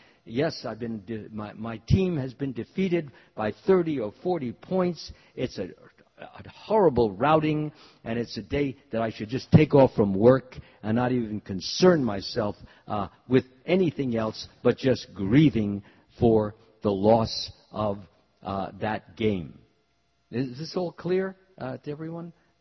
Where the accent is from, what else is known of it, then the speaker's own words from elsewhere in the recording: Los Angeles, California, United States; I live in California. And one becomes proud of the fact that he lives in California. Yes, I'm a Californian. I'm a Los Angelinos.